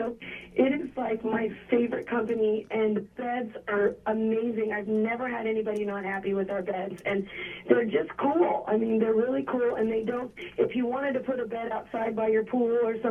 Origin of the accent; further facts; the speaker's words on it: Boulder, Colorado, United States; now in Los Angeles, United States; I'm from Boulder, Colorado. I'm a tree hugger.